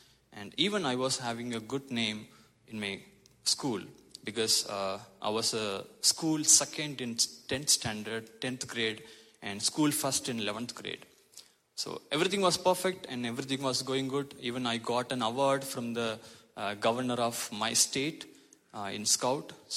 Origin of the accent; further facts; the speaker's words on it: Tamil Nadu, India; first language Tamil; English is a second language; moved away as an adult; also born or lived in Chennai; now in United States; And my state is called Tamil Nadu. Most of the states in India are based on their mother tongue. So my mother tongue is Tamil, so we are Tamil Nadu. I have to travel around 8 hours from my native to reach my capital of my state.